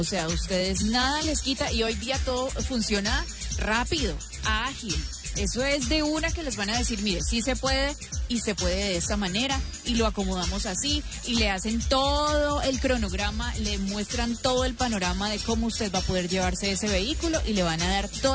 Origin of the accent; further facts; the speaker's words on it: Cali, Valle del Cauca, Colombia; Y por eso, como caleños, visitantes, turistas que somos, debemos cuidar un montón nuestra ciudad.